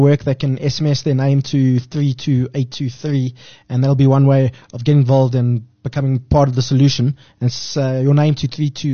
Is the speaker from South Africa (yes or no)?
yes; Gauteng, South Africa; accent: East Rand; Yeah, there comes my East Rand accent, license.